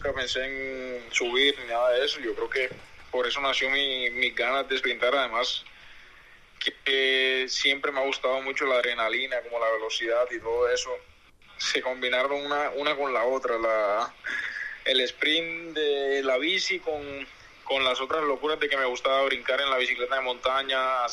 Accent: Montería, Córdoba, Colombia; fue donde yo nací, en mi tierra es totalmente plano, o sea, no hay ni una montaña, eso cae en la costa, en Colombia, se llama Montería, la ciudad donde yo nací.

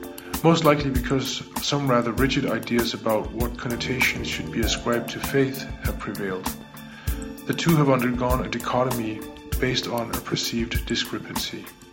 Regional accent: Denmark; in my home country, Denmark

